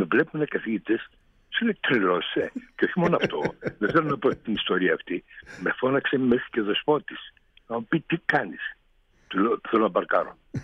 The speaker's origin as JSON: {"language": "Greek", "town": "Thourio", "region": "Eastern Macedonia and Thrace", "country": "Greece", "said": "η καταγωγή μου ήταν από τον Εύρο, ψηλά από τον Εύρο, Θούριο."}